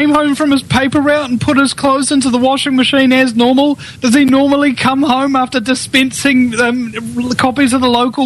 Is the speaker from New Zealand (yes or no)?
yes; New Zealand; You know, we're broadcasting live from the future. We're from New Zealand. It's all ready tomorrow.